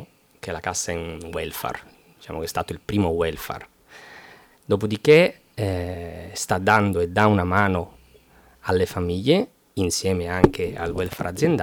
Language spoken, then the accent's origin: Italian; Palermo, Sicily, Italy; Vengo da Palermo.